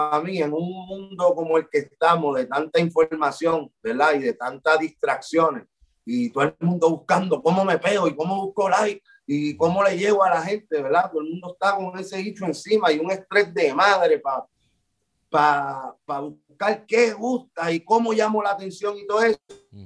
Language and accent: Spanish; Puerto Rico; por lo que somos como puertorriqueños y como latinos.